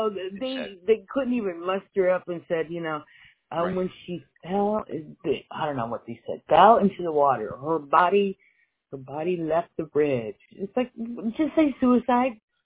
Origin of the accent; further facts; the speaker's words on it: California, United States; moved away; I'm a transplant from California, you know, and I've been here for, I don't know, since 2005, and you know, I never moved back.